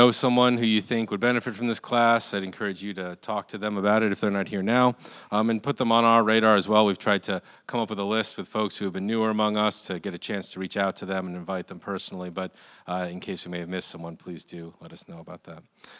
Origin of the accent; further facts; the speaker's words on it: New York, United States; I'm from New York. If you're new, you wouldn't know that.